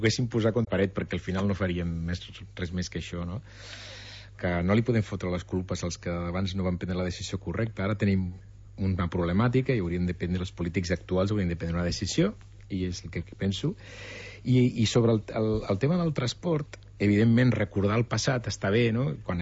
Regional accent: Reus, Catalonia, Spain; jo soc de Reus, així que també venia a estudiar aquí, i em vaig quedar

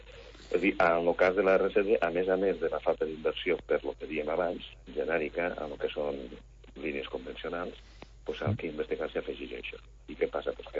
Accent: Móra la Nova, Catalonia, Spain; Jo soc de Móra la Nova.

